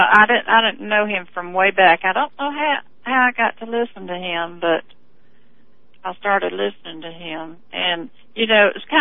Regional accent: Florida, United States; Because see, I'm from Florida, and I listened to all that stuff, you know, about Gore

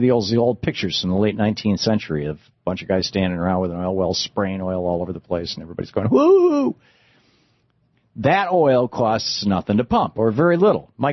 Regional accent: Michigan, United States; All over the Midwest, for example, where I grew up in Michigan, there are capped oil wells.

